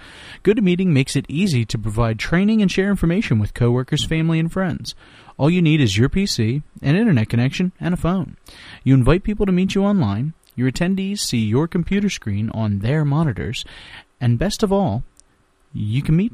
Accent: Philadelphia, Pennsylvania, United States; I love the Flyers. I'm from Philadelphia. Can you tell? I live here

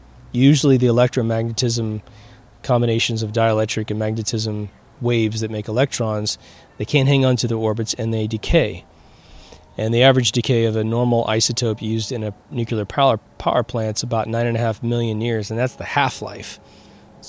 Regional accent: Kansas, United States; I come from Kansas. There's plenty of farmers out there. We're called rednecks for a reason, right? We're outside all the time working on the fields.

